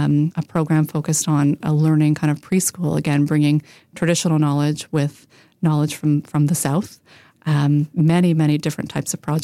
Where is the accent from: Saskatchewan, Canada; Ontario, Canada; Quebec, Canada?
Ontario, Canada; Ottawa; I grew up in Ottawa, but my parents were teachers and academics, so we had summers off. And my mom was from Cape Breton, so we spent most of our summers in Cape Breton.